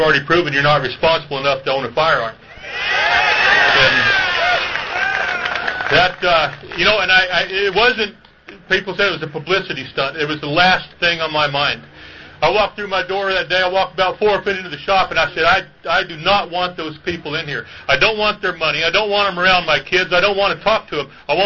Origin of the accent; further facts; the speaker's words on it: Arizona, United States; I come from Arizona, a lot of things, and believe it or not, I live in Navajo County, Arizona